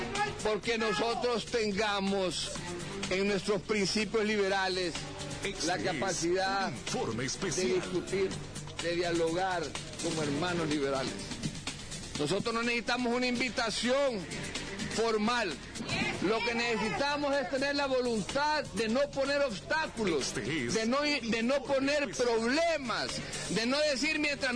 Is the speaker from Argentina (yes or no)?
no; Honduras; que podamos transitar de la mano como hermanos hondureños y hermanos liberales